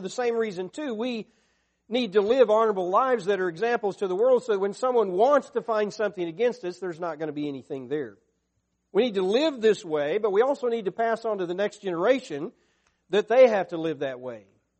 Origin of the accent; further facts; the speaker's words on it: Arkansas, United States; when I grew up in Arkansas many years ago, there was an attitude in the church that I grew up